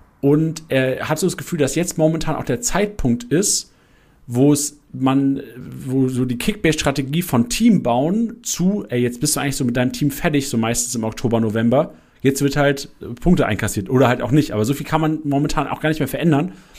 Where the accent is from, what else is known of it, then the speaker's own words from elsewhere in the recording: Lüneburg, Lower Saxony, Germany; Ich bin ja im Norden geboren, bin da aufgewachsen, ja. In Lüneburg auch.